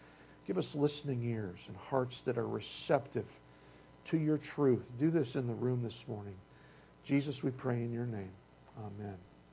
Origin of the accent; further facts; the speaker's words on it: Illinois, United States; I grew up outside of Chicago, where the mayor was Richard J. Daley